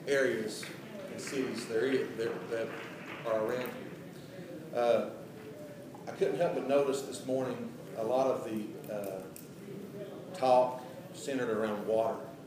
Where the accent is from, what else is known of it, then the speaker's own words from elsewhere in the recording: Elkhorn City, Kentucky, United States; I'm from Elkhorn City, Kentucky.